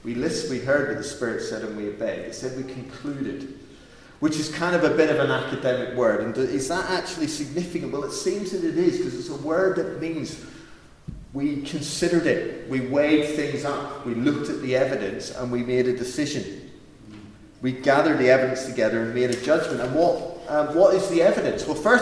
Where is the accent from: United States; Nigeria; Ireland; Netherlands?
Ireland; my home nation is not Wales. It's not, I'm not Cymraeg. I'm from Ireland.